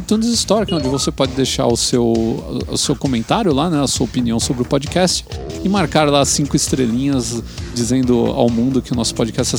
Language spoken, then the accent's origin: Portuguese; Paranavaí, Paraná, Brazil; Sou de Paranavaí, Paraná.